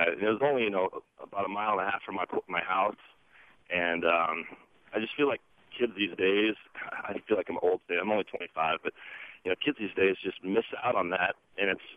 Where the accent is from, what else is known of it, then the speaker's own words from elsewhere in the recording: Des Moines, Iowa, United States; I grew up in Des Moines, Iowa, and I, you know, it's a big city, but I ran around on the Raccoon River growing up